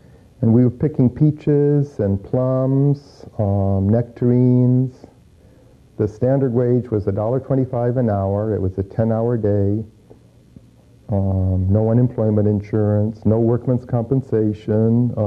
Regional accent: United States; I'm an American

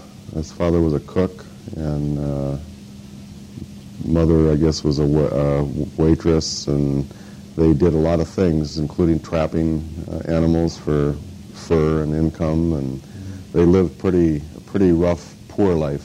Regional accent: North Dakota, United States; Well, the area I was raised in was right close to North Dakota State University, which was an old agricultural college.

